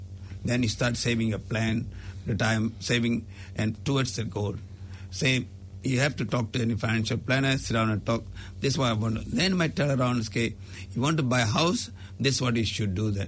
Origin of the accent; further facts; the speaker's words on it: Malaysia; moved away as an adult; also born or lived in India; now in New Zealand; I came here as a student to study here at Massey University. I was born and brought up in Malaysia, and I was working in a banking for 3 years by that time. My early childhood in Malaysia and part of my education went to India as well.